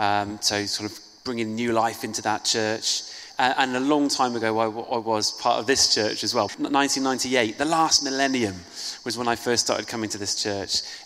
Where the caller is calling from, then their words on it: Isle of Dogs, London, United Kingdom; And I'm coming to you from the Isle of Dogs. So I came through the foot tunnel and then cycled over this way from through Greenwich and that sort of thing.